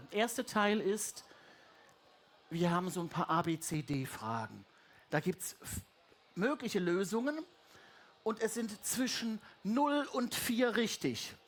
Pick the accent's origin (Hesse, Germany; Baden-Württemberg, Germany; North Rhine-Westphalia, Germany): Baden-Württemberg, Germany; So, ich komme ja aus Baden-Württemberg.